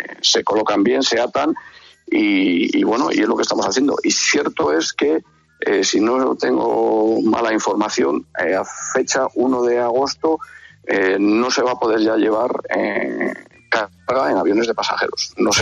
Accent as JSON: {"language": "Spanish", "town": "Madrid", "region": "Community of Madrid", "country": "Spain", "tie": "born or raised there", "said": "yo soy natural de Madrid, como me gusta decir. Yo nací en el Hospital Militar Gómez Ulla, en Carabanchel Alto, sí."}